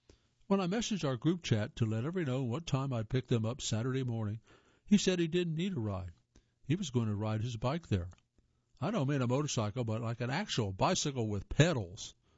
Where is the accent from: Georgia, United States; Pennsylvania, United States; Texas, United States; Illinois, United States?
Illinois, United States; The race in my hometown of Illinois, and I've been doing it almost every year since I was Betsy's age.